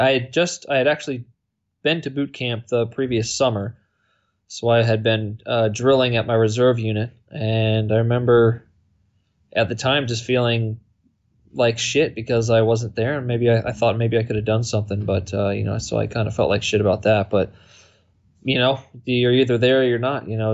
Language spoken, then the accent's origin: English; Virginia, United States; also born or lived in Columbia, Maryland; No, I was born in Columbia, Maryland, which is close to here. And then I grew up in Loudoun County, Virginia, which is just a little bit further west of where I am.